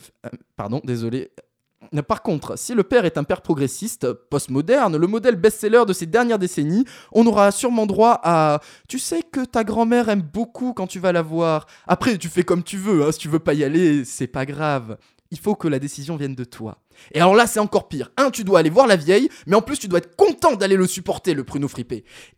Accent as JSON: {"language": "French", "town": "Toulouse", "region": "Occitanie", "country": "France", "said": "Ah, j'ai pas passé qu'un peu de temps à Toulouse, je viens de Toulouse, j'ai presque versé une larme"}